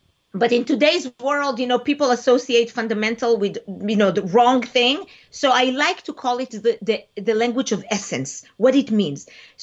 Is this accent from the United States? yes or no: no; Israel; first language Hebrew; English is a second language; So I grew up in Israel. So I speak Hebrew naturally, right? This is my first language.